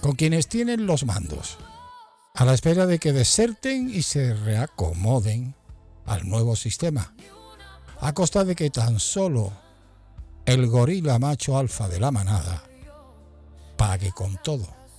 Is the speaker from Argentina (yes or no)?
no; Spain; Venezuela es una triste tragedia humanitaria que nos toca como españoles de lleno